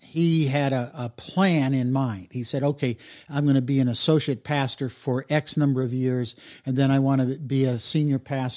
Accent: Birmingham, Michigan, United States; also born or lived in Detroit; When we moved from Detroit to Birmingham, Michigan, we couldn't find one of those, so we went to an Episcopal church, but the family sort of drifted away.

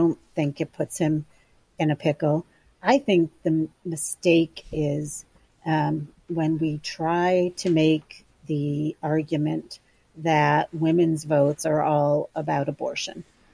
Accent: North Adams, Massachusetts, United States; I'm from North Adams. I'm from the western part of the state, which looks a lot like the kinds of places that people vote for Donald Trump.

